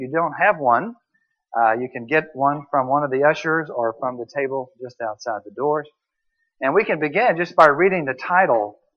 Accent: Houston, Texas, United States; I came from Houston, Texas.

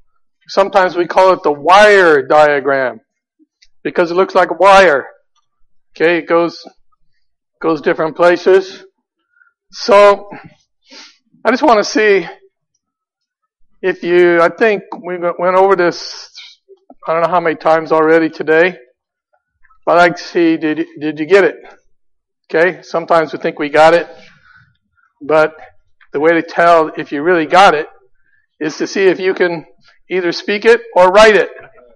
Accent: Chicago, Illinois, United States; I'm from Chicago.

